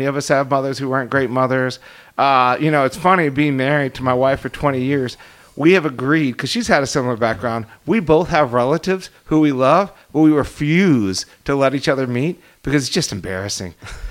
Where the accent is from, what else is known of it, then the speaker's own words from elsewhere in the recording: Ohio, United States; now in California, United States; when I grew up in Ohio, and I tell my kids this, because we live in California